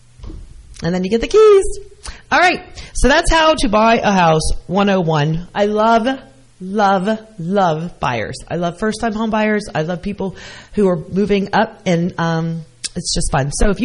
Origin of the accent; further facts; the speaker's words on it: Michigan, United States; born there; also born or lived in Florida / Georgia / Louisiana / New Jersey; now in Hunterdon County, United States; I've lived here my whole life, pretty much. I was born in Michigan, then I moved to Florida, Georgia, Louisiana, New Jersey, Pennsylvania, Baltimore, back Pennsylvania, back to New Jersey